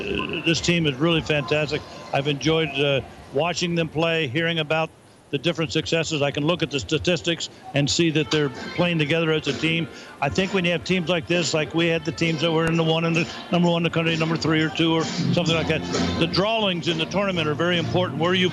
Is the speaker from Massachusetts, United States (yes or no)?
no; Sault Ste. Marie, Michigan, United States; I'm a Youper from Sault Ste. Marie, so coming back here is like coming back home.